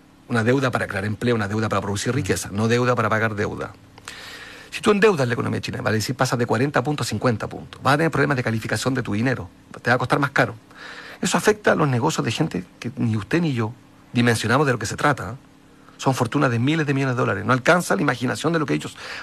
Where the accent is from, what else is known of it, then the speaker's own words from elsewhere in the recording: Chile; Convengamos que es bien demente, bien extraño el momento en que los chilenos somos los ministros de Hacienda de Chile.